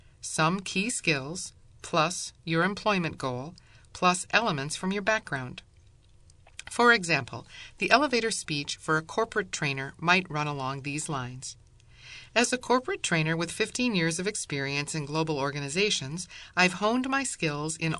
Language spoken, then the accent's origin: English; Midwest, United States; Maybe it's because I'm from the Midwest, but I don't know many people who would actually bend the CEO's ear on that elevator ride.